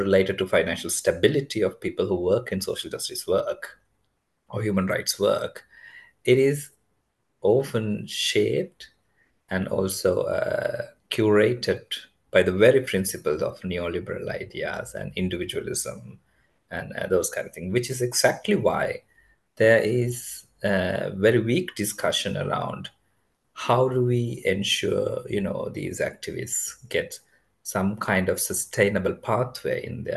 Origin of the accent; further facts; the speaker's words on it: Sri Lanka; now in United Kingdom; I am originally from Sri Lanka, but based in the UK now.